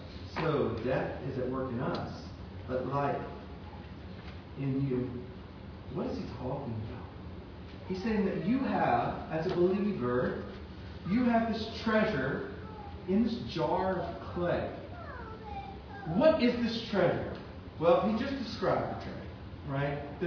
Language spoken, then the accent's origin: English; Louisiana, United States; now in New Johnsonville, United States; The reason why I moved 7.5 hours, 8 hours from my home state of Louisiana to live in New Johnsonville, Tennessee.